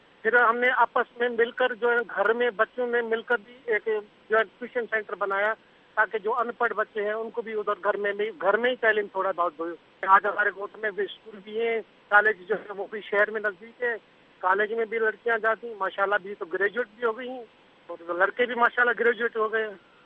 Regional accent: Sindh, Pakistan; میں نواب شاہ سندھ میں رہتا ہوں. میرا گوٹھ جو ہے ولیج فیض محمد بنگوار میں ہے.

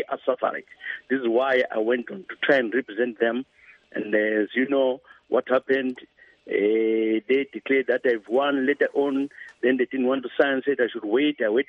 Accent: Lower Gweru, Midlands, Zimbabwe; I come from Lower Gweru. So from Lower Gweru, we lag behind in terms of development and everything.

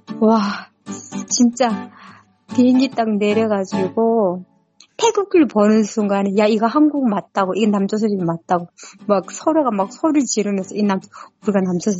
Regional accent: North Korea; accent: North Korean dialect; now in South Korea; 저 면접하는 과정에 제가 북한 사투리가 나왔나 봐요.

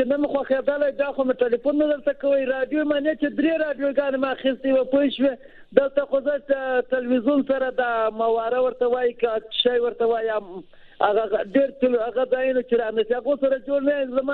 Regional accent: Mazar-i-Sharif, Balkh, Afghanistan; وطن ته خو زه د مزار شریف یم

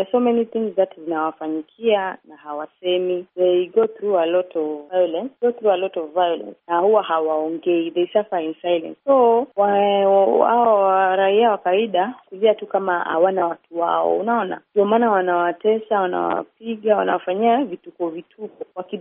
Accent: Kenya; So tunachukulia issue ni kama mwanamke, kama Mkenya wa kawaida

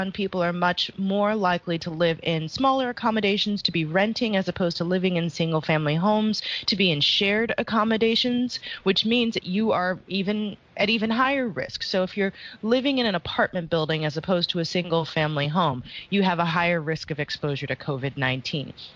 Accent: St. Louis, Missouri, United States; I'm from St. Louis, Missouri, and the hometown newspaper, the St. Louis Post-Dispatch, had a story yesterday

